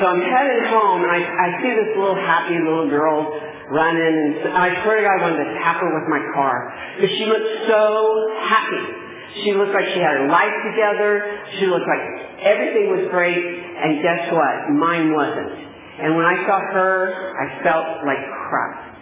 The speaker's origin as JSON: {"language": "English", "town": "Palm Springs", "region": "California", "country": "United States", "tie": "born or raised there", "also_born_or_lived": "Oklahoma", "lives_now": "Visalia, United States", "said": "because I was raised here in Palm Springs and in the Valley. So anyway, I'm back here in Visalia."}